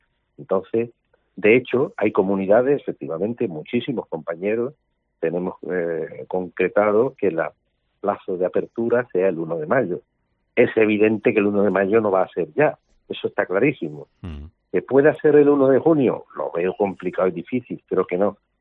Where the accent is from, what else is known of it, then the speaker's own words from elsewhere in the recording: Andalusia, Spain; yo como andaluz, como presidente andaluz